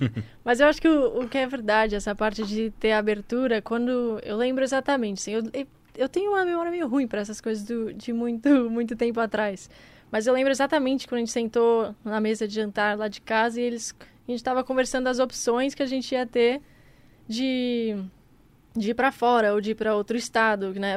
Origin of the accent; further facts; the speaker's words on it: Brazil; Então, crescendo aqui no Brasil, na América do Sul no geral, no tênis, primeiro que a gente joga muito no saibro aqui, é uma quadra mais lenta.